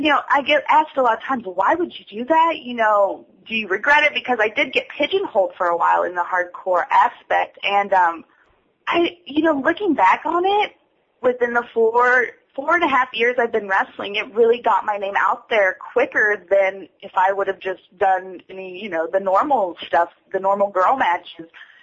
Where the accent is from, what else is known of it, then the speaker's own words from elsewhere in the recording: Austin, Texas, United States; I'm from Austin, Texas, so I definitely have a huge background in the Texas style of wrestling